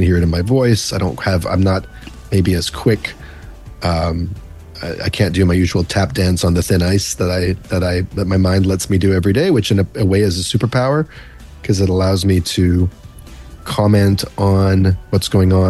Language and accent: English; Vancouver, British Columbia, Canada; now in United States; I was born in Vancouver, raised there, but I've lived a good part of my adult life in the States.